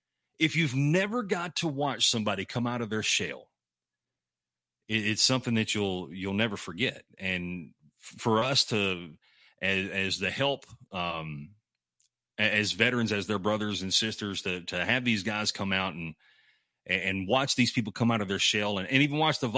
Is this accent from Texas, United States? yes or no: yes; Mount Pleasant, Texas, United States; I'm from Northeast Texas. I'm from Mount Pleasant, Texas, where the last show we did